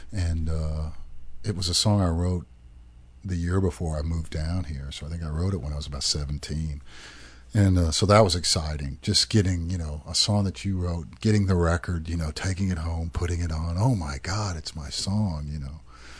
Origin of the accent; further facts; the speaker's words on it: Indianapolis, Indiana, United States; You know, it doesn't. I'm a city kid. I was born and raised in Indianapolis.